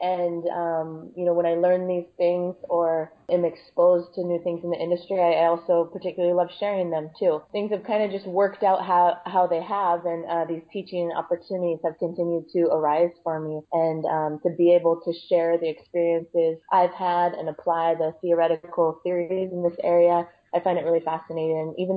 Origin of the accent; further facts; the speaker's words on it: Seattle, Washington, United States; So I'm from Seattle originally and went to college back there at Pacific Lutheran University